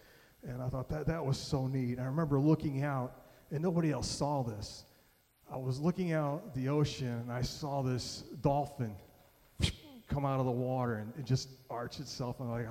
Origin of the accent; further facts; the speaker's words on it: Midwest, United States; I'm from the Midwest. We don't see that kind of stuff.